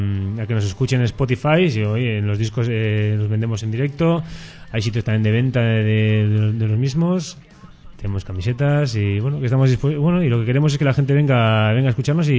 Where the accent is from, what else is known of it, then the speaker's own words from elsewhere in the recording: Amorebieta, Basque Country, Spain; somos de Durango, pero bueno, yo soy de Amorebieta